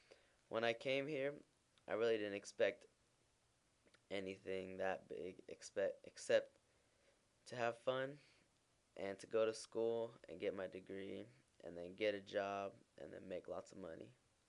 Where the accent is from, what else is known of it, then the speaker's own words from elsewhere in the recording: San Diego, California, United States; I'm from San Diego, California, America's finest city, the 619 area code, home of the Padres and the Chargers.